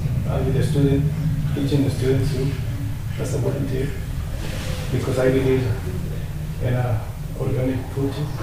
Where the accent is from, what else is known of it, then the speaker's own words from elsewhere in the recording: Oaxaca, Mexico; English is a second language; now in United States; I am immigrant transition from Mexico, Oaxaca. I am so proud of living here because I am between the Indians. I am in Zapoteco.